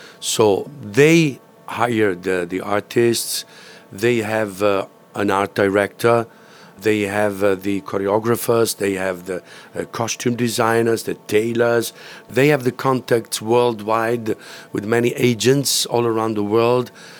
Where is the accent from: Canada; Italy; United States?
Italy; English is a second language; now in Weston-super-Mare, United Kingdom; I'm Italian, but I am also a little bit, I said yesterday to Rose and Stephen, I'm half English as well. I live in England.